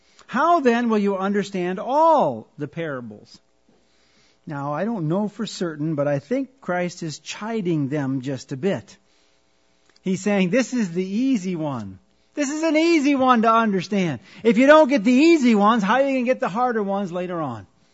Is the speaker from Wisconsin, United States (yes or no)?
yes; Wisconsin, United States; I should probably pass on a side bit of wisdom from growing up in Wisconsin.